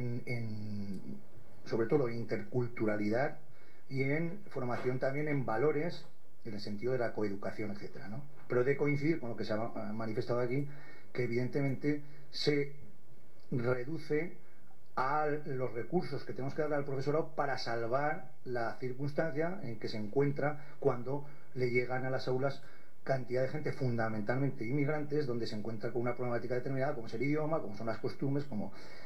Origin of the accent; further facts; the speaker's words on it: Aragon, Spain; de la Comunidad Autónoma de Aragón. Soy maestro